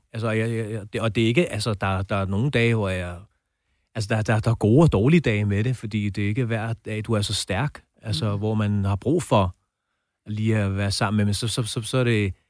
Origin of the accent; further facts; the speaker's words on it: Brøndby Strand, Capital Region of Denmark, Denmark; jeg er vokset op ude i Brøndby Strand